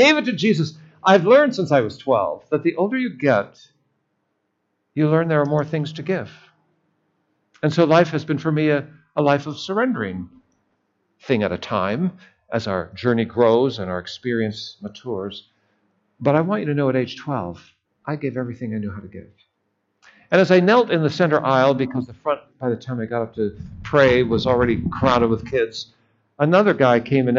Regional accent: Seattle, Washington, United States; now in Indiana, United States; I have a heart for Alaska because I grew up in Seattle.

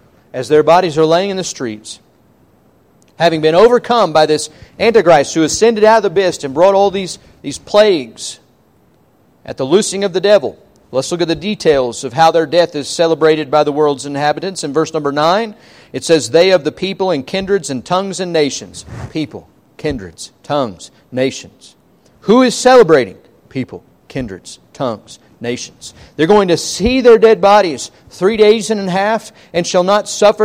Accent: United States; And I count myself in that because I'm an American just like everyone else is an American on this soil

